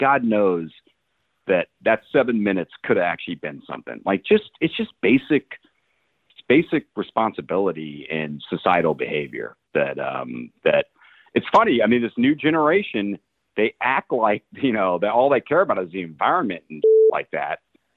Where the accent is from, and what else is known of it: Austin, Texas, United States